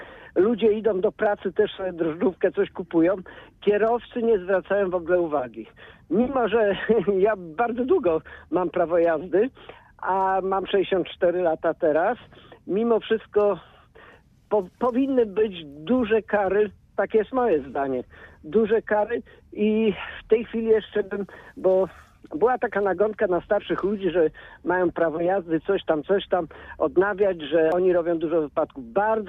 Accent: Poznań, Greater Poland Voivodeship, Poland; jestem rodowitym poznaniakiem, a się ożeniłem pod Opalnicę.

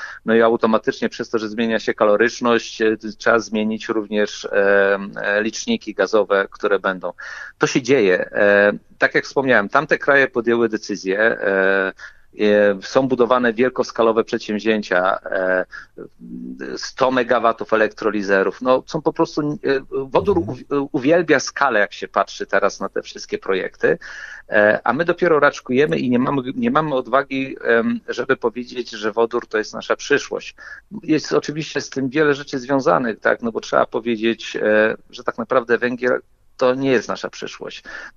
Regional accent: Pomeranian Voivodeship, Poland; jestem z Trójmiasta

